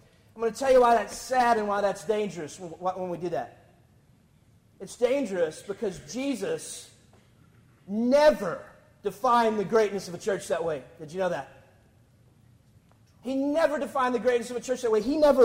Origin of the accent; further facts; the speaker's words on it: Athens, Texas, United States; I grew up in East Texas, which is a lot like North Carolina, all right, and so with not as good basketball, and I grew up in this little church called First Baptist Athens, Texas